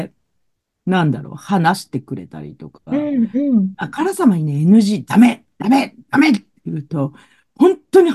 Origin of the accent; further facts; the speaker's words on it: Tokyo, Japan; 私はもう、ちょっと東京生まれで東京育ちなので